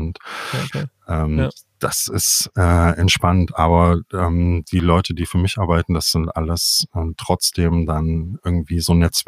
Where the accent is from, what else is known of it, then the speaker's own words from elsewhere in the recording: Jena, Thuringia, Germany; Ich bin in Jena aufgewachsen, zur Schule gegangen, habe dort Abi gemacht. Und bin dann weg, das ist eine schöne Stadt, aber halt mit so 100.000 Einwohnern in einem Talkessel gelegen